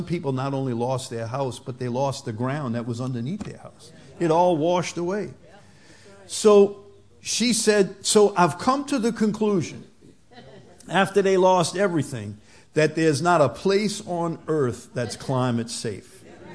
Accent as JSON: {"language": "English", "town": "St. Bernard Parish", "region": "Louisiana", "country": "United States", "tie": "born or raised there", "said": "When I was a kid, we grew up in St. Bernard Parish. Our house got flooded by Hurricane Betsy in 1965."}